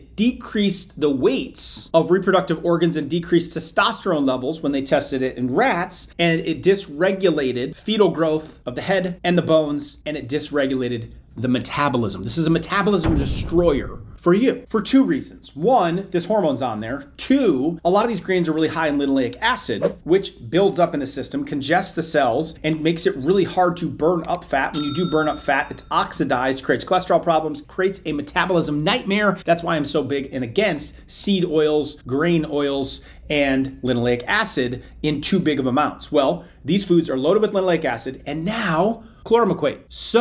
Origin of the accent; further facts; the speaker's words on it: Iowa, United States; No offense to the farmers out there. I grew up in Iowa, I get it.